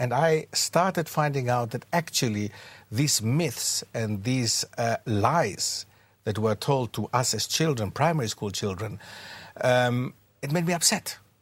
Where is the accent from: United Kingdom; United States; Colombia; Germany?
Germany; And growing up in German society, knowing German and Greek quite well, gave me the access to two languages automatically.